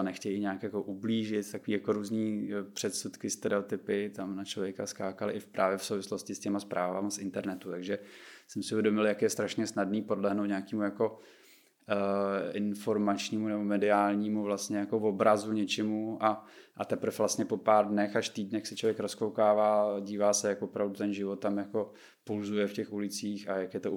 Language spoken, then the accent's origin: Czech; Česká Třebová, Pardubice Region, Czechia; tady z Prahy nebo z Český Třebový, kde odkud pocházím